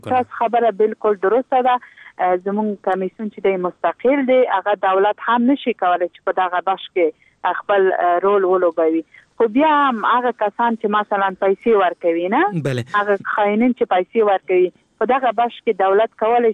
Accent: Logar, Afghanistan; زه په خپل دغه لوګر ولایت څنګه چې زما د پلار ولایت او زما ټاټوبی دی

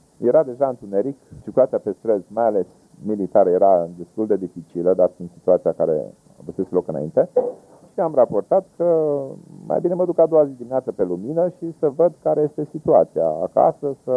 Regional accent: Romania; Zic, ca român și ca ofițer am zis cine vrea să facă acest lucru și l-am făcut.

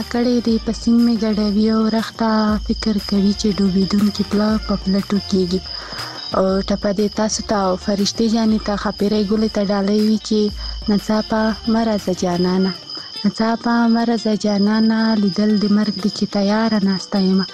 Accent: Khyber Pakhtunkhwa, Pakistan; زه خبرې له وزیرستان یم

